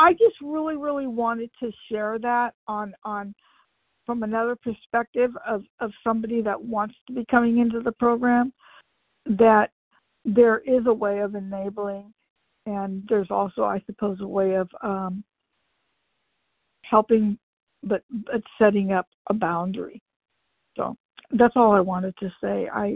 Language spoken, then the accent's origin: English; California, United States; I'm from California.